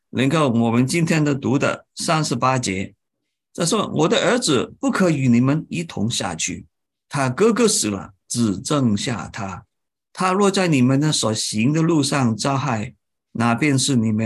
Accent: China; 我们中国人有句话啊，一路好走

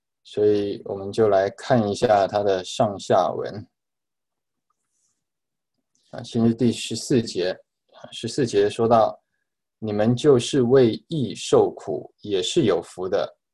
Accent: China; 像我们中国人就说人不为己，天诛地灭

